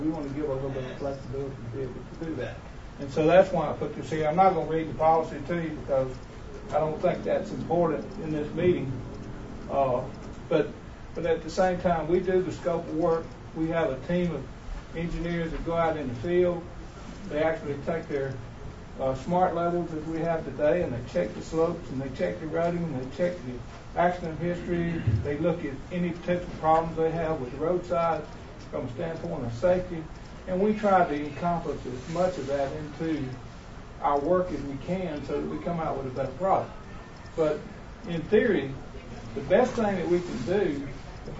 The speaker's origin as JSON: {"language": "English", "region": "the South", "country": "United States", "tie": "born or raised there", "said": "because I grew up in the South"}